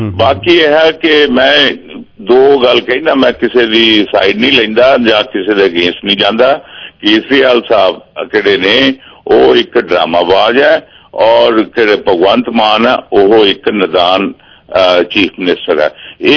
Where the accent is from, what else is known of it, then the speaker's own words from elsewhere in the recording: Punjab, India; also born or lived in Delhi; ਮੈਂ ਵੀ ਪੰਜਾਬੀ ਹਾਂ, ਹਾਲਾਂਕਿ ਮੇਰੀ ਕਾਫੀ ਜ਼ਿੰਦਗੀ ਦਿੱਲੀ ਰਹੀ ਹੈ।